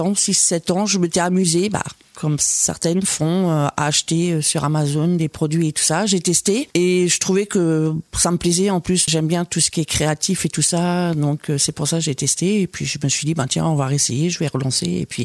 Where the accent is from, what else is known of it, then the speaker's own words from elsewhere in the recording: Saint-Georges-le-Gaultier, Pays de la Loire, France; je suis de Ballon-Saint-Marc. Ça fait 20 ans que je suis à Ballon, mais je suis d'origine de Saint-Georges-Gautier. Donc, je suis partie sur Ballon par rapport au travail de mon mari.